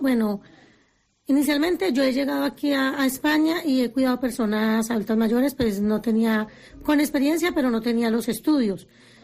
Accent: Colombia; now in Spain; Dejando a mi familia en Colombia, toda mi familia. Bueno, me tocó salir de Colombia por amenazas de muerte.

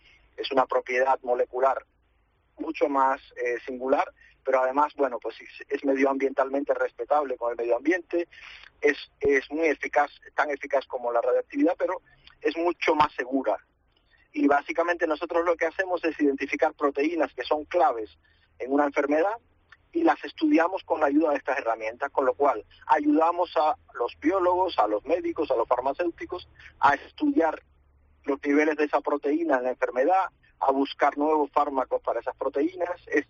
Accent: Cuba; also born or lived in Galicia; now in Spain; yo soy cubano de origen

